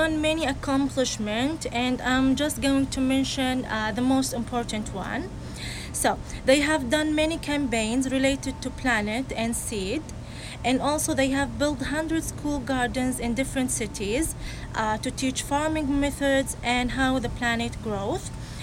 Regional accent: Saudi Arabia; English is a second language; now in Miami, United States; and I am from Saudi Arabia.

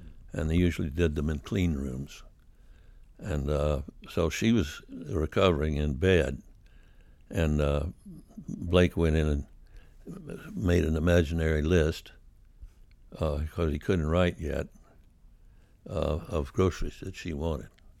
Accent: Charlotte, North Carolina, United States; moved to Charlotte because the station had its studios in Charlotte, and we wanted a base there, and I was raised in Charlotte.

